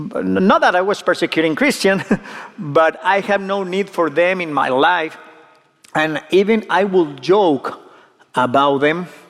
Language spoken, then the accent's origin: English; Monterrey, Nuevo León, Mexico; accent: Latino; English is a second language; now in San Antonio, United States; I'm from Monterrey, Mexico.